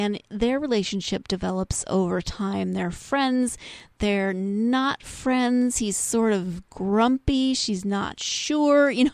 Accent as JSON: {"language": "English", "region": "Montana", "country": "United States", "tie": "born or raised there", "said": "I grew up in Montana, so it's a little bit like being home"}